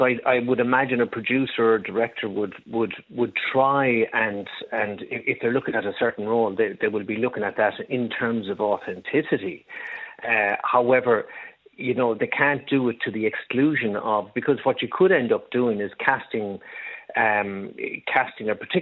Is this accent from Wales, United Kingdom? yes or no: yes; Wales, United Kingdom; And as a Welsh actor, if you look at the population of Wales compared to the population of England